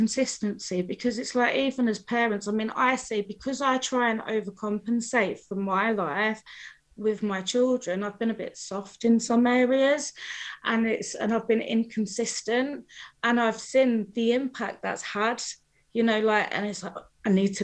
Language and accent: English; Newcastle, North East England, United Kingdom; also born or lived in London; I started off in Newcastle.